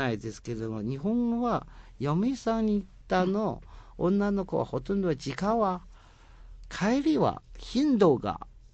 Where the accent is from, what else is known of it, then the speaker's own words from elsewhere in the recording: China; Japanese is a second language; 私は中国人としては、